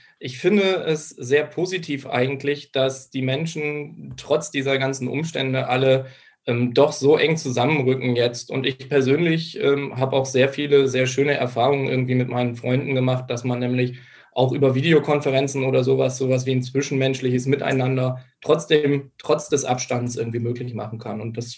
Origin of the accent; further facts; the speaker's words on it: Hagen am Teutoburger Wald, Lower Saxony, Germany; born there; Ja, ich bin im Moment in Osnabrück, komme gebürtig aus Hagen ATW, das ist auch ganz in der Nähe, also ich bin auch von hier